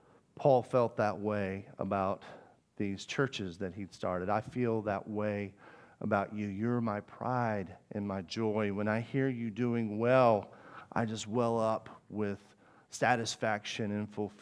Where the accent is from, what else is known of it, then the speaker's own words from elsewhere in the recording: Arkansas, United States; I'm from Arkansas, so I can do me a Bill Clinton.